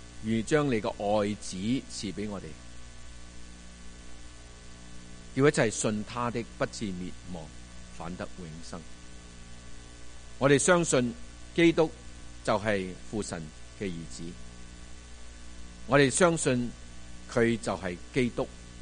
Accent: China; now in Vancouver, Canada; 我哋今日作为中国人，我哋能够享受呢个福音嘅好处

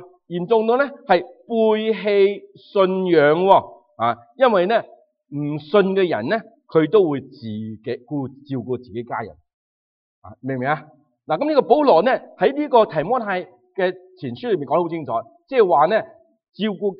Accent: Chaozhou, Guangdong, China; 因为我潮州人啦

